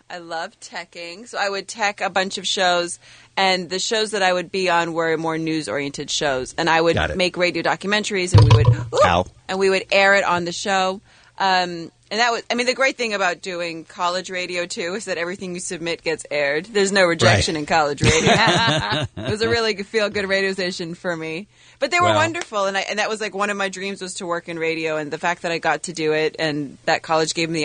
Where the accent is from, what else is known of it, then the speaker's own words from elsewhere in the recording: Saudi Arabia; also born or lived in Cyprus; I grew up in countries where there wasn't TV. You know, I grew up in Saudi Arabia, and Cyprus was like all Greek TV